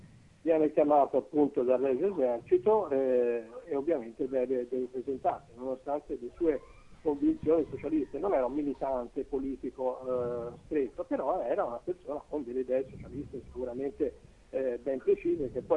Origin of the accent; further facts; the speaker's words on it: Tuscany, Italy; io sono toscano, mio nonno era fiorentino